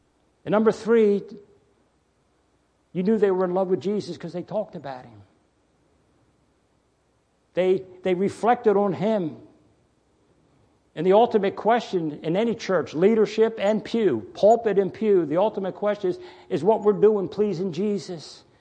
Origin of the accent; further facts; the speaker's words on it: Baltimore, Maryland, United States; Everybody here that's been coming knows I'm from Baltimore. I've talked about it enough. Well, as a kid in Baltimore City, the year is 1958.